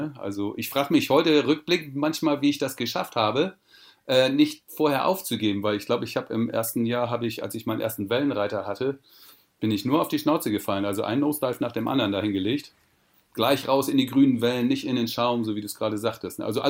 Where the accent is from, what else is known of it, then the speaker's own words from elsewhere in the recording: Sylt, Schleswig-Holstein, Germany; now in Munich, Germany; Also ursprünglich komme ich von der Insel Sylt. Also München ist gar nicht meine Heimat. Mhm. Und auf Sylt bin ich geboren und aufgewachsen. Und da bin ich dann natürlich auch mit dem Meer und mit den Wellen in Verbindung gekommen.